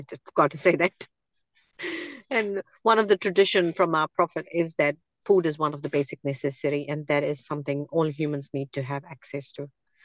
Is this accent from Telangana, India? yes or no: yes; Hyderabad, Telangana, India; now in New Zealand; I am originally from Hyderabad in India, and I've been in New Zealand 16 years.